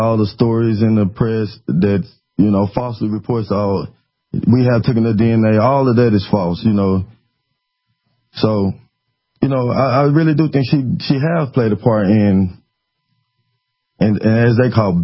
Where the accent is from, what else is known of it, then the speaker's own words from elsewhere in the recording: Arkansas, United States; Well, growing up in Arkansas, it was like everybody knew.